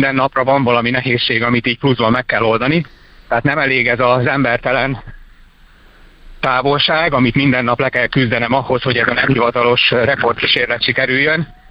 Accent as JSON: {"language": "Hungarian", "town": "Szeged", "region": "Csongrád-Csanád", "country": "Hungary", "said": "Én szegedi vagyok"}